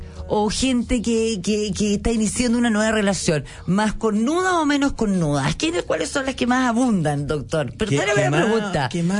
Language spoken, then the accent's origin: Spanish; Coquimbo, Chile; Ah, de Coquimbo soy, de Coquimbo soy.